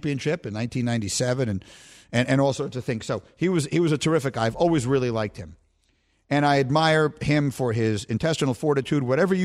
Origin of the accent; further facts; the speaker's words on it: New York, United States; Look, I'm from New York. I'm a Knicks fan.